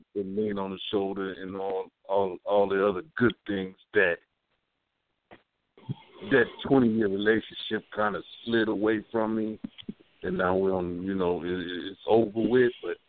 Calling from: Mississippi, United States; I'm calling from Mississippi.

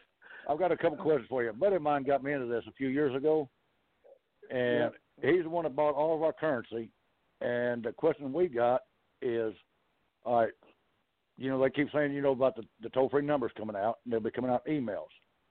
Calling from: Kentucky, United States; Hey, I'm a first-time caller. I'm from Kentucky.

